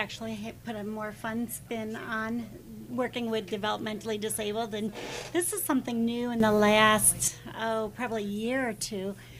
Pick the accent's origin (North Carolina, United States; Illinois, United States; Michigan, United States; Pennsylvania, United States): Michigan, United States; Big Rapids; I am not. I'm originally from Big Rapids.